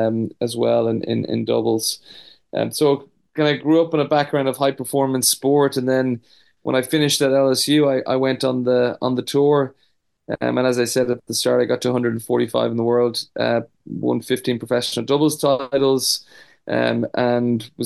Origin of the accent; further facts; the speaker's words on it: Dublin, Leinster, Ireland; moved away as an adult; I grew up in Dublin, Ireland, and was one of the best kind of juniors in Ireland, and then went on a sports scholarship to the US.